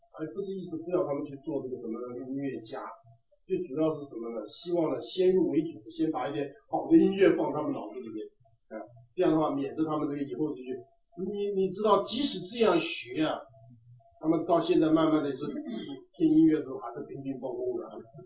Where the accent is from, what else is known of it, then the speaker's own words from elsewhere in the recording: China; 我们中国人唱诗歌呢，就差这个黄梅调还没进来。